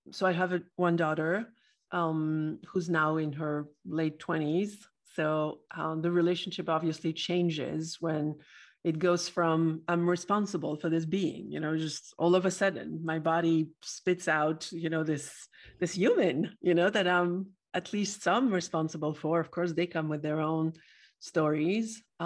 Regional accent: France; now in United States; So I'm from France originally

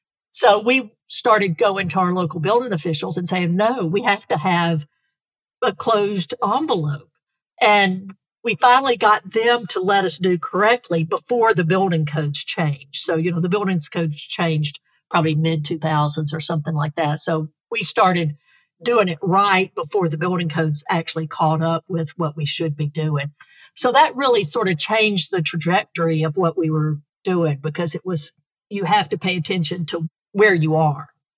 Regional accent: the South, United States; I grew up in the South and Michael has deep family roots in the South

